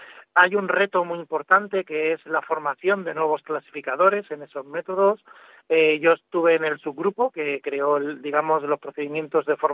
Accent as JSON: {"language": "Spanish", "country": "Spain", "said": "soy el primer español que está en este frente."}